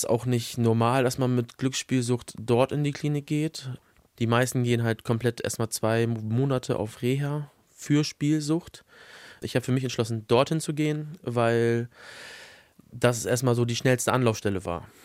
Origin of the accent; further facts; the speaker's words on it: Bremen, Germany; ganz, ganz bisschen auch in Walle, in meiner Heimat.